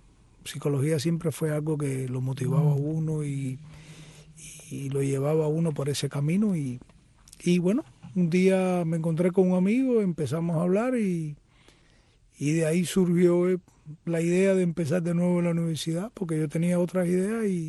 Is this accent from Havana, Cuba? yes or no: yes; Havana, Cuba; now in Miami, United States; Bueno, yo soy originalmente de Palatino, la ciudad deportiva, y nací en alrededor del Parque Palatino. Ahí fueron mis primeros años